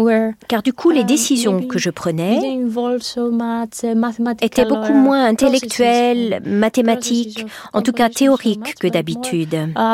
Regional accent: Greece; moved away as an adult; now in The Hague, Netherlands; J'ai quitté la Grèce en 2018, après mon bac, et je suis allée à La Haye, où je vis et travaille aujourd'hui.

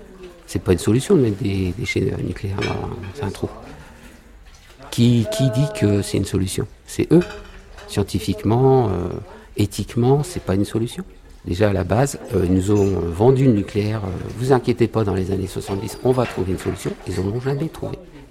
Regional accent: Hauts-de-France, France; je suis picard.

